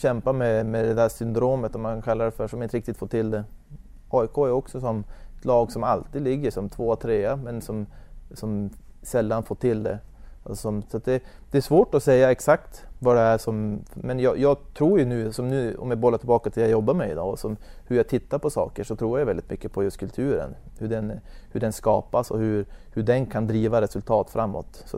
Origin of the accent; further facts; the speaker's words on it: Ljusvattnet, Västerbotten County, Sweden; Jag är från Ljusvattnet typ.